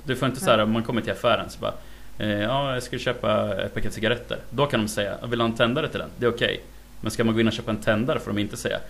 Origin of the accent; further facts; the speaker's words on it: Boxholm, Östergötland, Sweden; Men jag är från Boxholm.